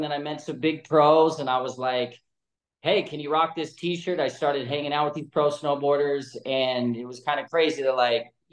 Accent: California, United States; Look, I grew up in California.

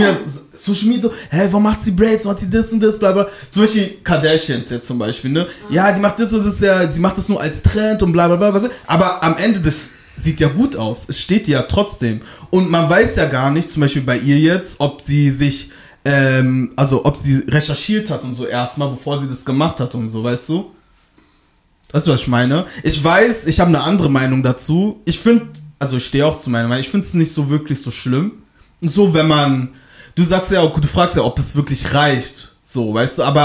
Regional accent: Ghana; now in Germany; Ich bin aus Ghana, Genaka

